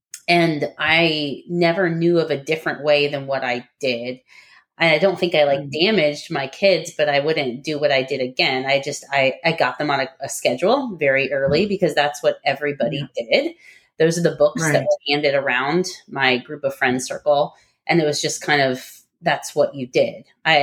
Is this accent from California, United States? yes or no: yes; California, United States; for my first three children, we're from California